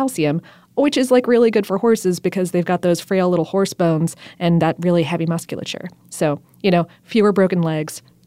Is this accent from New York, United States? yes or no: no; Ohio, United States; also born or lived in Florida; And I'm from Ohio and South Florida, so I can't say Louisville quite correctly.